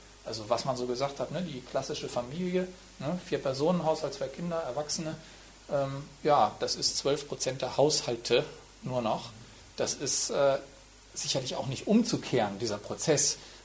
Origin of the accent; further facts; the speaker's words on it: Wuppertal, North Rhine-Westphalia, Germany; Ich bin in Wuppertal, am Rande des Rheinlands sozusagen, groß geworden. Und das ist auch keine wachsende, sondern eher eine schrumpfende Region.